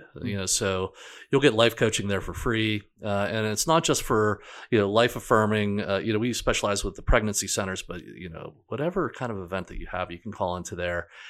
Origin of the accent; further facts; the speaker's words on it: Greensburg, Pennsylvania, United States; My hometown is Greensburg. It's about 45 minutes east of Pittsburgh.